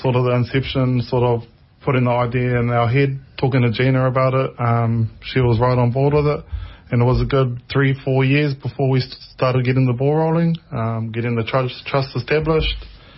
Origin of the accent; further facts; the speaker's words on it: Hamilton, Waikato, New Zealand; also born or lived in Australia; I grew up in Hamilton. Done all my schooling in Hamilton, Glenview Primary, Melbourne Intermediate, then Hamilton Boys High.